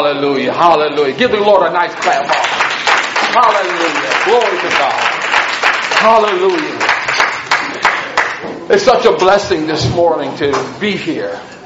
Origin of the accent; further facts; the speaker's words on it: Elmira, New York, United States; Well, I'm originally from Elmira, New York, way upstate New York. The last of 9 children.